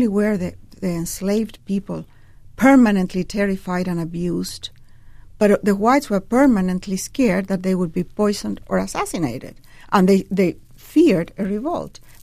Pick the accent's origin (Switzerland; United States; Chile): Chile; I come from Chile, where we did not have plantations